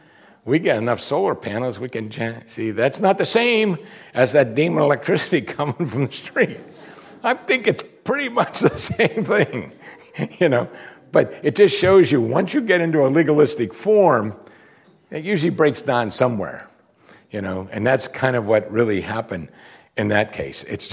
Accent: Pennsylvania, United States; You know, we grew up in Western Pennsylvania around the Amish.

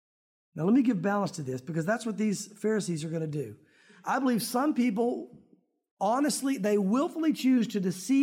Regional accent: the South, United States; We grew up in the South. We have certain belief systems because of where we are.

